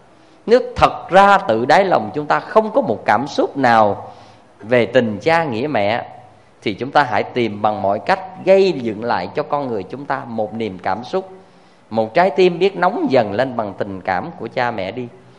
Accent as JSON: {"language": "Vietnamese", "region": "Vĩnh Long", "country": "Vietnam", "tie": "born or raised there", "said": "Hay dưới quê tôi á, ngang sông Trà Ôn nó có một cái cù lao cũng nên thơ lắm, gọi là cù lao mây."}